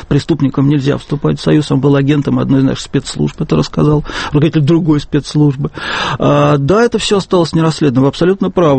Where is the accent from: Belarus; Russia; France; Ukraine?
Russia; Moscow; Я очень коренной москвич, так.